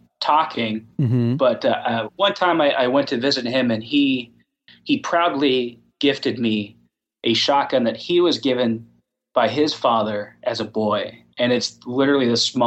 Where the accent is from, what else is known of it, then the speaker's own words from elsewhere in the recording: Pennsylvania, United States; More or less. I'm from up in northern Pennsylvania.